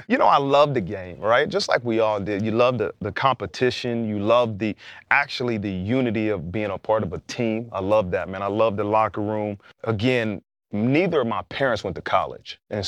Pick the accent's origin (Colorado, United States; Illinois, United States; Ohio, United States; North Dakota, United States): Ohio, United States; Dayton; I grew up in Dayton, Ohio, which is about 50 minutes outside of Columbus, Ohio.